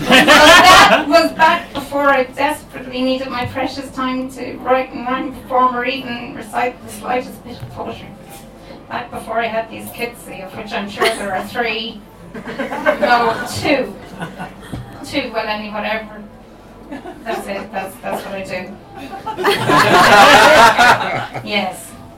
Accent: County Mayo, Ireland; also born or lived in Cork; I am originally from Mayo and lived in Cork, West Cork, 17 years

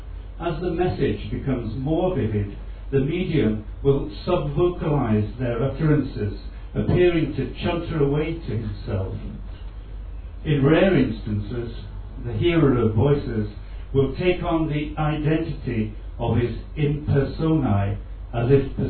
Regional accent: Yorkshire and the Humber, United Kingdom; I'm a Yorkshireman from the far north of Scotland

